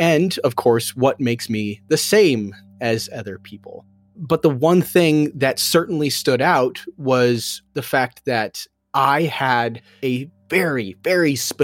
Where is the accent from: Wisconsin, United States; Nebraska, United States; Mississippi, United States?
Nebraska, United States; Omaha; You know, I was born in Omaha, Nebraska in the late 80s, grew up in a white middle class family.